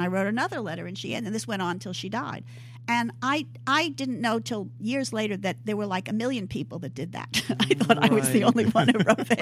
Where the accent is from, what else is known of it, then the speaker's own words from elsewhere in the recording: New York, United States; I grew up in New York.